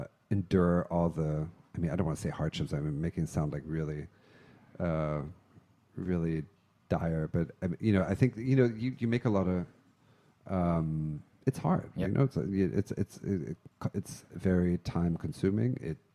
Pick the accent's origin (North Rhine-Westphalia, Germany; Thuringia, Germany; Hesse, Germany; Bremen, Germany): North Rhine-Westphalia, Germany; Dusseldorf; In Dusseldorf.